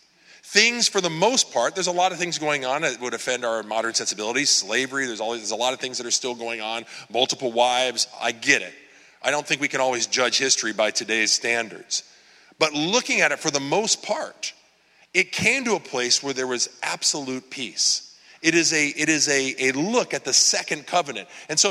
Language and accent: English; San Diego, California, United States; I'm from San Diego. This is the first winter I remember in like 10 years.